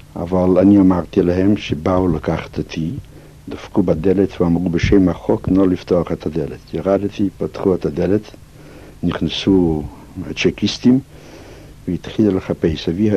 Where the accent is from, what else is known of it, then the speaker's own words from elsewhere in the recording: Pryluky, Chernihiv Oblast, Ukraine; also born or lived in Lithuania; now in Israel; באוקראינה נבחר אבי כרב בעיר פרילוקי, פלח פולטבה. בעיר זו התגוררתי מ-1915 עד עלייתי ארצה, שם אני גמרתי בית ספר התיכון